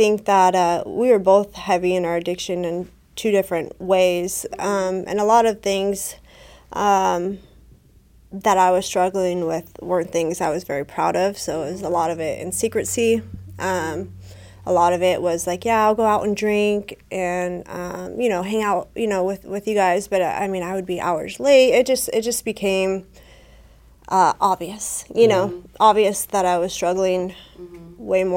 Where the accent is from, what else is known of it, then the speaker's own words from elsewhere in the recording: Bakersfield, California, United States; You know, I grew up here in Bakersfield